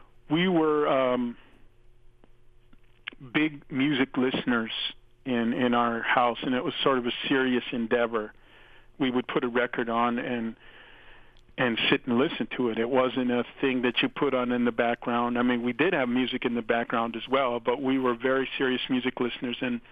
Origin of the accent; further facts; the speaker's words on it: New Mexico, United States; I loved all kinds of Latin music, sort of Mexican music, growing up in New Mexico.